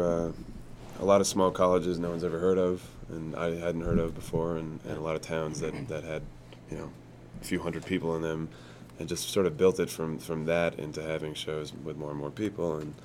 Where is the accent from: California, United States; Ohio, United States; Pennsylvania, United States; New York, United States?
New York, United States; Bronx; No, I grew up in Riverdale, which is which has its you know, middle class areas, and it has its upper class areas.